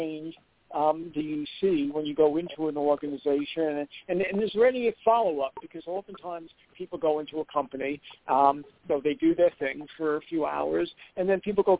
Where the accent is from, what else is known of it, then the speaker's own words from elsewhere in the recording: New York, United States; But I'm from New York, so I used to like to say I was skeptical, and skepticism, I say, is resolved by the facts.